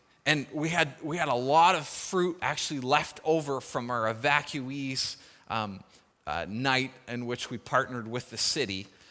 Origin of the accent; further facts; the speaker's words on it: South Africa; now in North America; unlike my experience growing up in South Africa, is that people here don't need God.